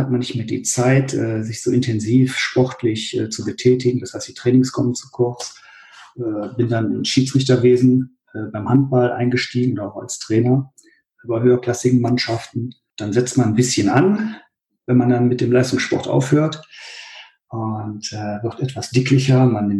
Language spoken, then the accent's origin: German; Germany; moved away as an adult; now in Schaffhausen, Switzerland; Ja, seit wann wohne ich in der Schweiz? Wie eben schon angemerkt, 2002 bin ich gezügelt aus Deutschland aus beruflichen Gründen nach Schaffhausen.